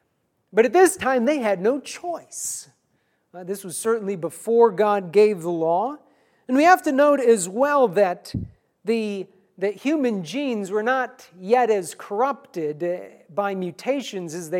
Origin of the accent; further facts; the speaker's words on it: Cleveland, Ohio, United States; I grew up around Cleveland, Ohio, and so I paid attention to the Cleveland Indians growing up.